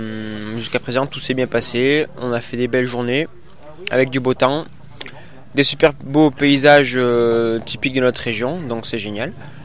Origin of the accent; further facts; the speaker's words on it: Le Puy-en-Velay, Auvergne-Rhône-Alpes, France; Moi spécialement, je suis plus du Puy-en-Velay